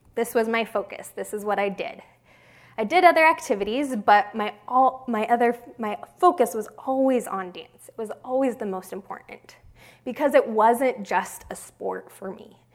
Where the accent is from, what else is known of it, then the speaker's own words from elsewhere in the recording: Boise, Idaho, United States; another interesting part of my upbringing was that I grew up in Boise, Idaho.